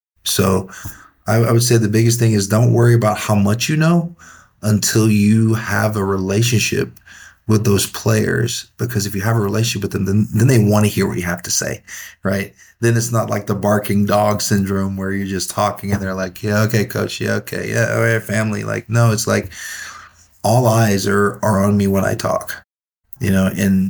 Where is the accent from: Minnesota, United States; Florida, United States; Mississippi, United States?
Florida, United States; Chiefland; I'm from North Central Florida, a little town called Chiefland.